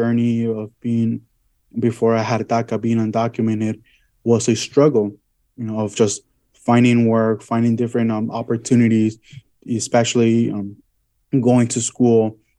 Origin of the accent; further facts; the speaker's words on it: Santa Ana, California, United States; also born or lived in Guadalajara; Okay, so I was born in Guadalajara, Jalisco. My family and I decided to move to California when I was just 7. We moved to Southern California, to Santa Ana. That's roughly about 15 minutes from Disneyland.